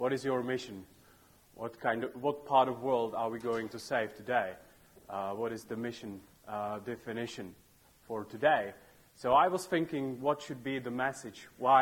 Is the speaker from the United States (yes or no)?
no; Czechia; I come from Czech Republic